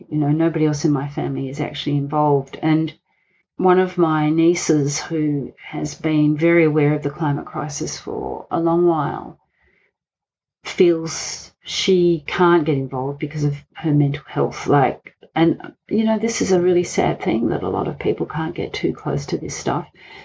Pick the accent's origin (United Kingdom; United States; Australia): Australia; Gosnells, Western Australia; And I was lucky I grew up in Gosnells. I grew up on the Ellis Brook, this beautiful little brook that runs with full of live things